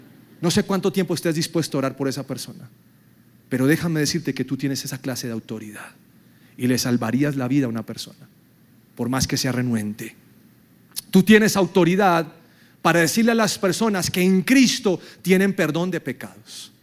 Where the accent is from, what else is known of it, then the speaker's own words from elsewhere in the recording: Bogotá, Colombia; Y si vemos un policía, como colombianos o bogotanos, pensamos que se puede quemar un policía